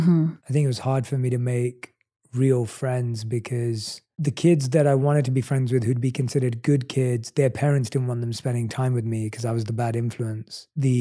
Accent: London, United Kingdom; accent: British, New York, LA mix; now in United States; I was born and raised in London. So, and obviously I've lived in the States for the last 6 years. So I have somewhat of a British, New York, LA like mix of whatever my accent sounds like now.

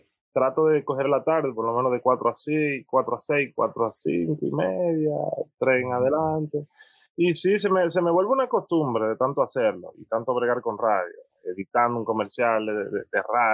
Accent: Santo Domingo, Dominican Republic; Yo soy de Villa Duarte, Maquiteria. Es un barrio cerca del Faro Colón, de Isabelita. Me crié en todos esos matorrales.

